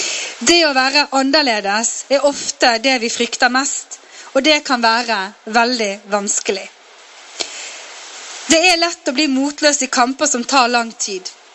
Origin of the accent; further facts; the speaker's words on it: Western Norway, Norway; Vi vokste begge opp på Vestlandet, ikke så langt ifra hverandre. Og vi var begge mørke i huden.